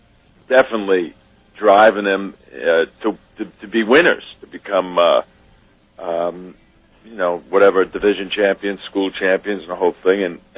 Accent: Bronx, New York, United States; also born or lived in Rockland County, United States; We grew up in the Bronx, and then we finally moved out of the Bronx when I was a junior, and I went to school junior and senior year in up in Rockland County.

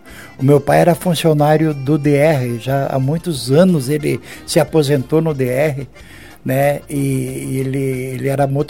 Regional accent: General Carneiro, Paraná, Brazil; born there; Eu nasci, na verdade, em General Carneiro, Paraná. Hoje me tira um sarro até porque quando eu nasci o nome era Passo da Galinha.

